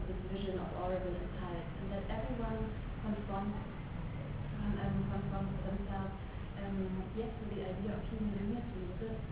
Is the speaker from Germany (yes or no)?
yes; Germany; I'm from Germany.